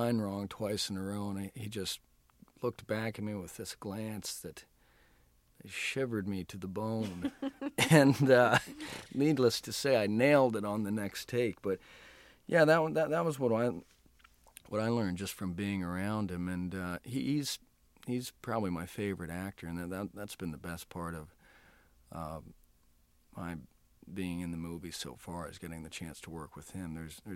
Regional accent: Texas, United States; Growing up in Texas, it's one of those things.

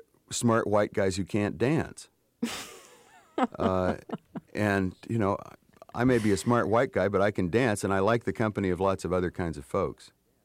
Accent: Pinedale, Wyoming, United States; I come from the Wyoming frontier. I mean, really, very recently settled part of the North American continent.

